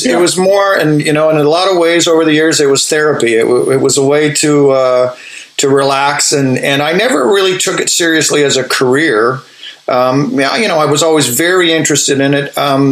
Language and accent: English; Canada; accent: Canadian; now in Florida, United States; And I get caught out every once in a while in my Canadian accent. Every once in a while, I'll do my outs and abouts, and I see someone do a double take and say, oh, I didn't realize you were Canadian.